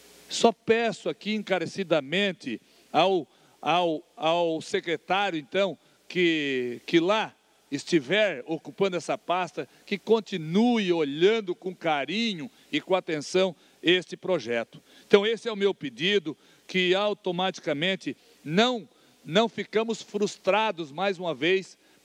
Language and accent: Portuguese; Santa Catarina, Brazil; somos catarinenses